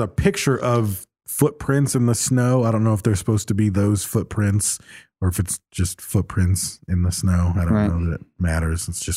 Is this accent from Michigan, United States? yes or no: yes; Michigan, United States; growing up in Michigan, there were certain roads that I would drive on and there were always cars that slipped off those fucking roads into the snowbanks.